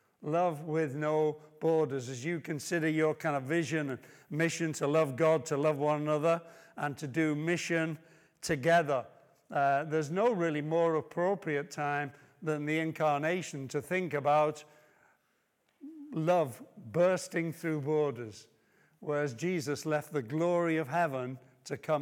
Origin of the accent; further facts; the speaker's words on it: Liverpool, North West England, United Kingdom; I was raised in Liverpool